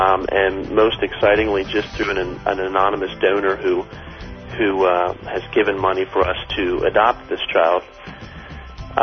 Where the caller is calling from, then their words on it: Middletown, Delaware, United States; I'm calling from Middletown, Delaware.